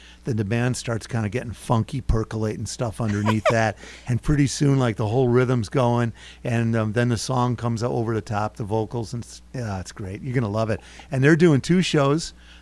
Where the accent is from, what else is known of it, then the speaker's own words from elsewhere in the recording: Charleston, South Carolina, United States; because I'm from Charleston.